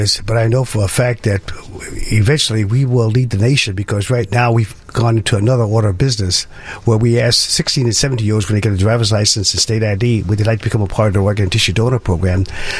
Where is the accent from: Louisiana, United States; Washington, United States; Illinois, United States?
Illinois, United States; Chicago; I was from Chicago. There were three of us in the dormitory, and the three of us were from the northern states.